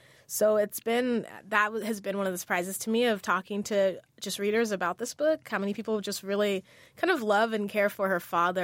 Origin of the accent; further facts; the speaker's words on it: San Diego, California, United States; now in Los Angeles, United States; Well, I grew up in San Diego. I live now in L.A., but a lot of my friends have since dispersed.